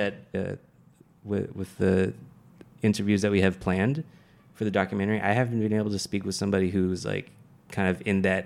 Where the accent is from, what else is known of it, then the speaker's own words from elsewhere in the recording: United States; born there; Because I was born in America and I sound like this.